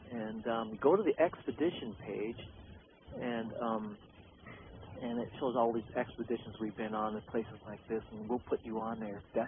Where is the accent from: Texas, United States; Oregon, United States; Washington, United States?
Washington, United States; Puyallup; We're from Puyallup, Washington.